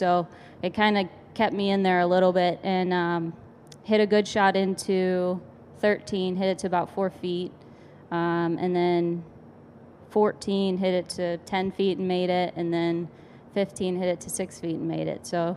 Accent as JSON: {"language": "English", "region": "Texas", "country": "United States", "tie": "born or raised there", "said": "But I grew up in Texas in the summers, so I'm used to playing golf when it's over 100 degrees"}